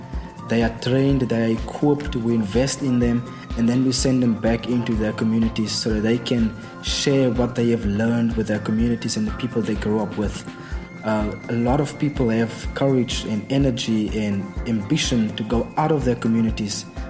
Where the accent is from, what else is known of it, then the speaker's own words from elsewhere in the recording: Franschhoek, Western Cape, South Africa; I'm from Franschhoek.